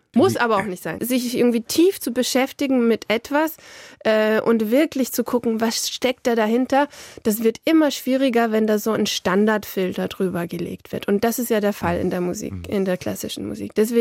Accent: Vienna, Austria; Ich bin aus Wien.

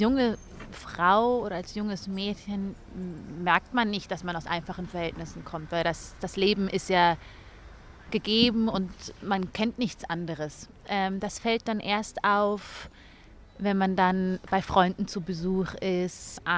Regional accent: Bavaria, Germany; Ich bin mit 3 Geschwistern in der Nähe von München aufgewachsen. Meine Eltern kommen beide aus Äthiopien und sind Mitte der 80er Jahre mit nichts nach Deutschland geflüchtet.

